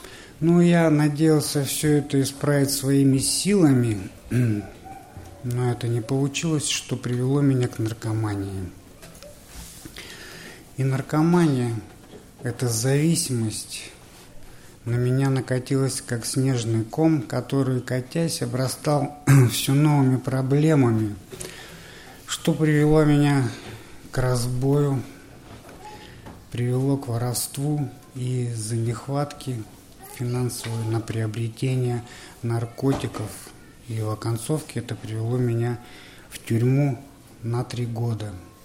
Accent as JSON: {"language": "Russian", "town": "Taldykorgan", "region": "Jetisu Region", "country": "Kazakhstan", "tie": "born there", "said": "Я родился в Казахстане, в городе Талдыкургане. Воспитывали мои бабушка и дедушка, моего отца."}